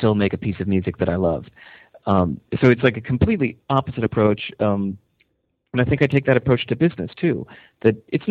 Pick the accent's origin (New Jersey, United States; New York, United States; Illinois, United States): Illinois, United States; Hinsdale; So in growing up in Hinsdale, Illinois, I was propelling away from, the slacker, ex-musicians that compromised and got a boring, dumb job.